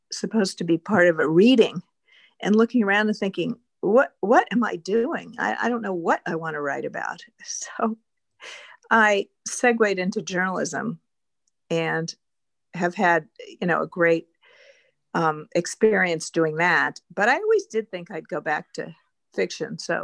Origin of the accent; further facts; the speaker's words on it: Los Angeles, California, United States; But I grew up in Los Angeles, and my parents were not helicopter parents.